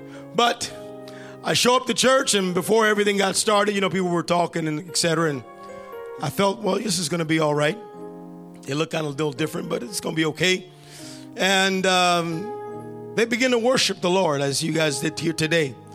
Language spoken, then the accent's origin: English; New York, United States; born there; I was born in New York, the Bronx, North America. So I'm 100% American.